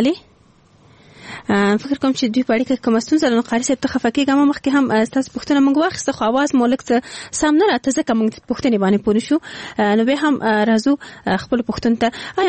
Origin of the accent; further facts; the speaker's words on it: Afghanistan; زه د افغانستان توخی یم.